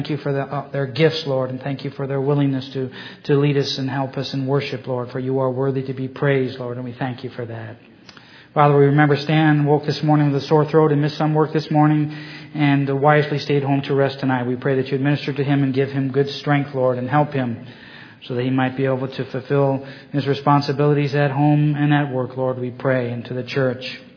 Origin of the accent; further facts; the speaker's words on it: Ohio, United States; the Mormons were moving west from New York through Kirtland, Ohio, which is just a few miles from my hometown.